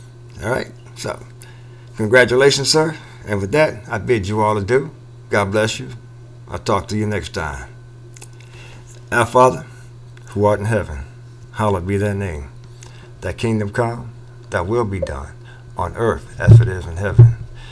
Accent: United States; for me as an American.

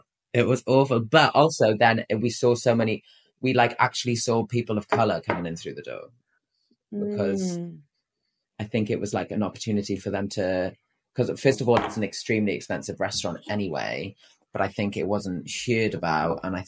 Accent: Wales, United Kingdom; I'm speaking about my own experience, like growing up in Wales, rural Wales

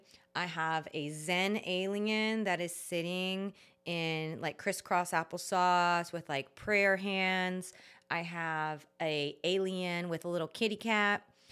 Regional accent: New Orleans, Louisiana, United States; I was like, oh my gosh, we're from New Orleans.

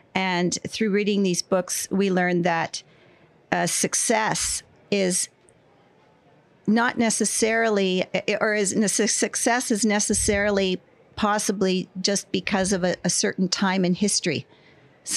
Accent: Mississauga, Ontario, Canada; I grew up in Mississauga and lived here most of my life.

